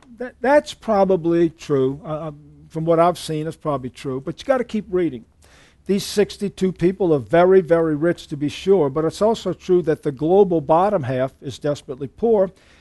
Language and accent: English; the South, United States; I'm from the South. You guys are from the North.